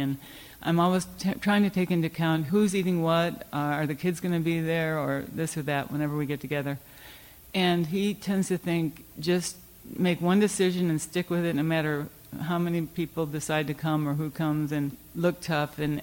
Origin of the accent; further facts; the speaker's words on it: Berkeley, California, United States; from Berkeley.